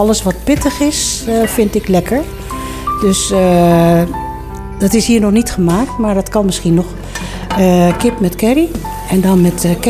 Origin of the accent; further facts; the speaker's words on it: Netherlands; born there; Het is een Chinese naam, maar ik ben in Nederland geboren.